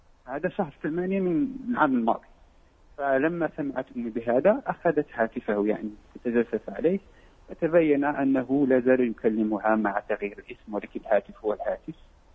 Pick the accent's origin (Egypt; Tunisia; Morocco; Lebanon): Morocco; مع أن كبرنا في المغرب